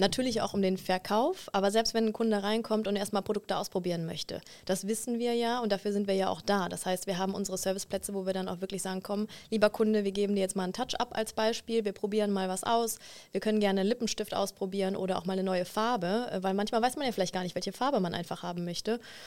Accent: Cologne, North Rhine-Westphalia, Germany; Ich bin Kölnerin

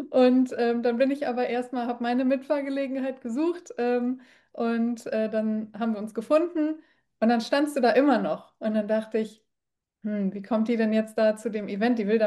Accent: Paderborn, North Rhine-Westphalia, Germany; in meiner Heimatstadt. Ich komme ja ursprünglich aus Paderborn.

